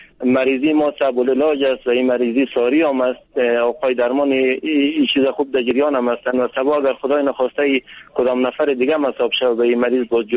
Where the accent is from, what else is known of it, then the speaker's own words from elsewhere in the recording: Bamyan, Afghanistan; now in Kabul, Afghanistan; من اصلیت از بامیان هستم، خانه من در کابل هست